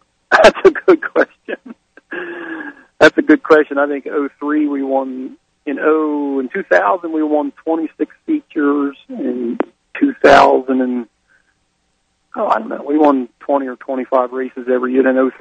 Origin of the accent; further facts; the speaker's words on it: Pennsylvania, United States; now in Florida, United States; Well, you know, I come from Pennsylvania and did all my, you know, started out sprint car racing up there